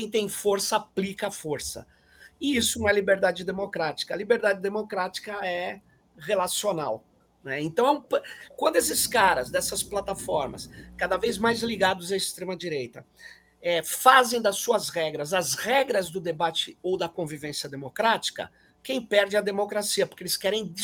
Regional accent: São Paulo, Brazil; esse é o termo da Zona Leste, eu vim de lá, de São Paulo

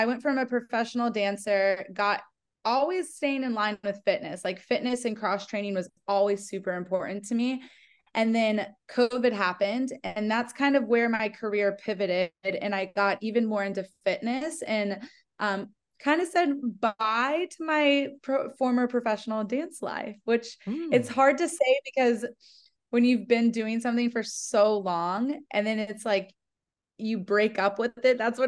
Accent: Knoxville, Tennessee, United States; I grew up in Knoxville, Tennessee. My mom grew up with an athletic family, from my cousins to my own immediate family.

